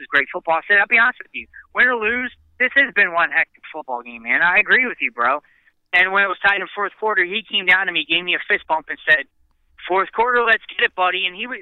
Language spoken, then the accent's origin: English; Baltimore, Maryland, United States; I'm from Baltimore. We know the cold.